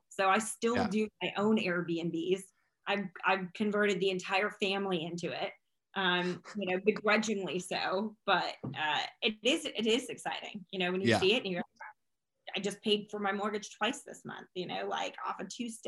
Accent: Iowa, United States; you know, I'm also from Iowa, where it was where I grew up, we go to Chicago.

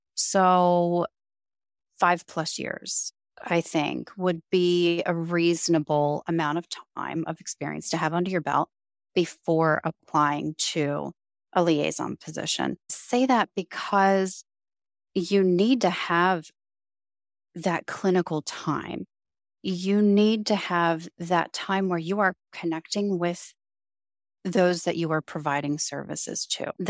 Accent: Baltimore, Maryland, United States; she is out of Baltimore, Maryland, which is my hometown.

